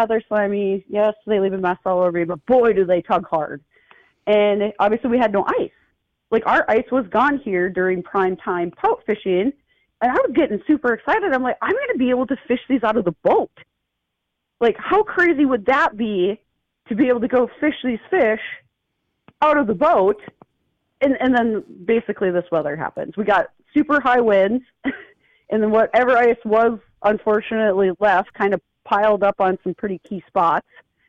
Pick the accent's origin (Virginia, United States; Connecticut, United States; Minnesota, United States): Minnesota, United States; in the state of Minnesota yet. I have been all over and shot turkeys all over, except right here in my home state.